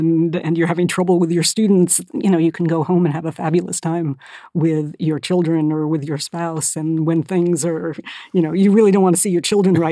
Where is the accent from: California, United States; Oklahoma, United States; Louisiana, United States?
California, United States; So I grew up mostly in California, in Northern California.